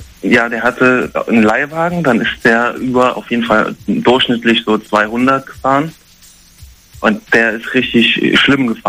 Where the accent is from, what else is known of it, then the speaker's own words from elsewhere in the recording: Trier, Rhineland-Palatinate, Germany; now in Duisburg, Germany; Und zwar, ich bin ja damals aus meiner Heimatstadt Trier weggezogen nach Duisburg und da habe ich eine Zeit lang gewohnt